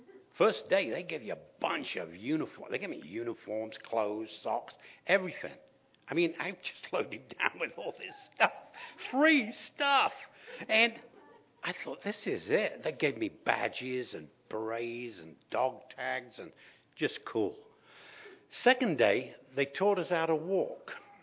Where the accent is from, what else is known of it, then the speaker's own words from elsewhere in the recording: Leicester, East Midlands, United Kingdom; born there; I was born in 1943 in England. Newsflash. And in a city called Leicester. It was an old Roman city. And I was the youngest of nine children, five girls, four boys.